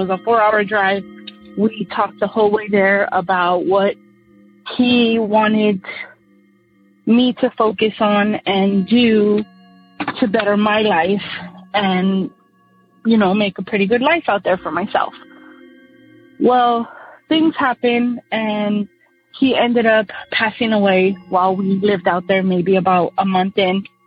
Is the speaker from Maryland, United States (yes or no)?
no; California, United States; now in Las Vegas, United States; I'm from California. In 2005, my uncle and I, who were very close, he was like my best friend, we decided to move to Las Vegas.